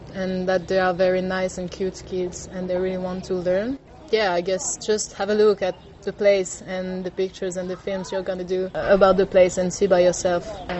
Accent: France; from France. I live in South France and I'm traveling in Southeast Asia for a year now.

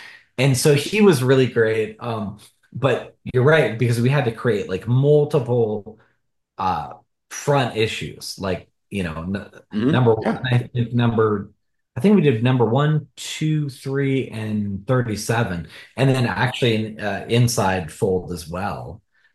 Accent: Portland, Oregon, United States; I went back up to Portland, which is my hometown.

